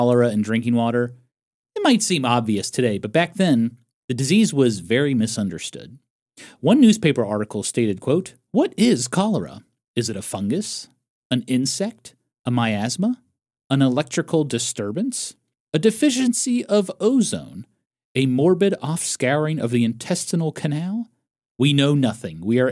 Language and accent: English; Scotland, United Kingdom; When I was growing up in Scotland